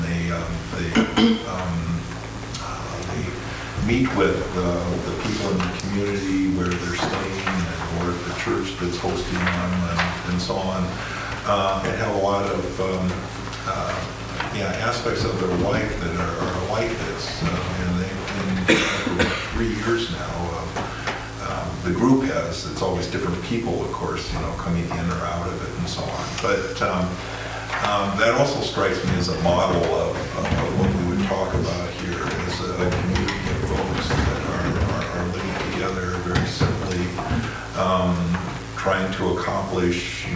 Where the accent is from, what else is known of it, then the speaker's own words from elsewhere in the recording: Seattle, Washington, United States; We're from Seattle too